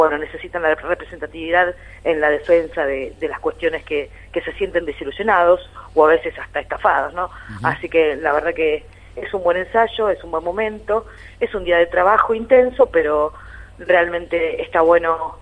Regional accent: Argentina; como ciudadanos y como argentinos

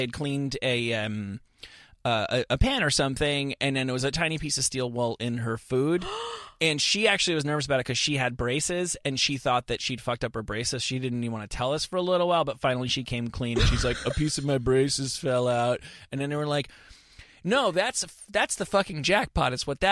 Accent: New Jersey, United States; I am from suburban New Jersey.

